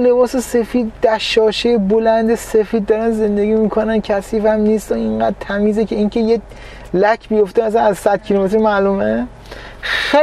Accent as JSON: {"language": "Persian", "region": "Qom", "country": "Iran", "tie": "born or raised there", "said": "مثلا من توی قم بزرگ شدم"}